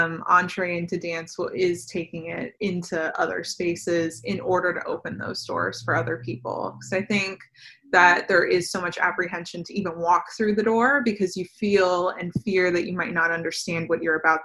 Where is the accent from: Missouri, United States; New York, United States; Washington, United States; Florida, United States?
Florida, United States; St. Petersburg; No, so actually I was born and raised here in St. Pete.